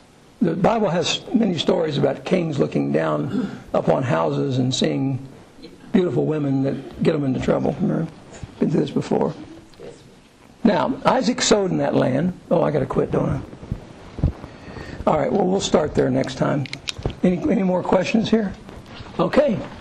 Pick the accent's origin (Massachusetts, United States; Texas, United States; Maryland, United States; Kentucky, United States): Kentucky, United States; You know, I come from Kentucky.